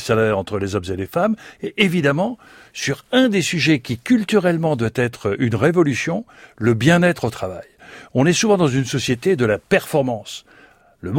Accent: France; chez nous en France

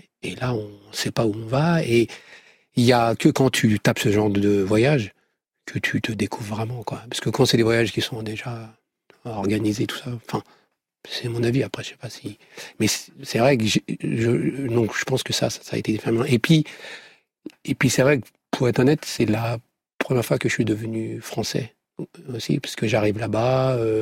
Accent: France; je suis de France.

